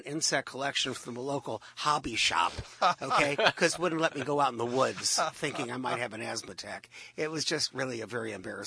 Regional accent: Cleveland, Ohio, United States; growing up as a kid, I'm from Cleveland, Ohio, and we used to go out to farms for field trips.

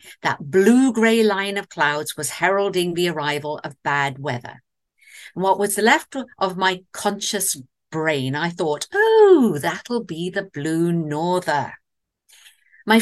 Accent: England, United Kingdom; now in Austin, United States; there's only one other place I've ever been where the winter weather is as varied and unpredictable as my English home.

